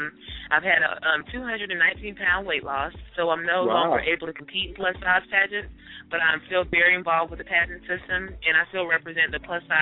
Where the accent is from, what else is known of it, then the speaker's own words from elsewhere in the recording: Panama City, Florida, United States; I'm from Panama City, Florida.